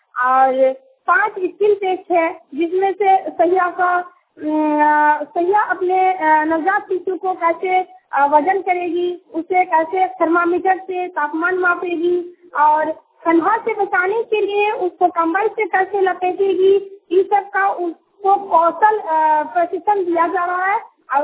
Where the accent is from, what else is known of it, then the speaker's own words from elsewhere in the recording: Kasmar, Jharkhand, India; कसमार प्रखंड की रहने वाली हूँ।